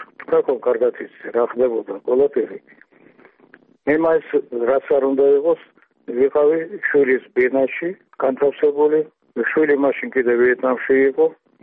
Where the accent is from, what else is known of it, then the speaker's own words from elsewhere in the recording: Tbilisi, Georgia; born there; მაგრამ მე ხომ თბილისში დავიბადე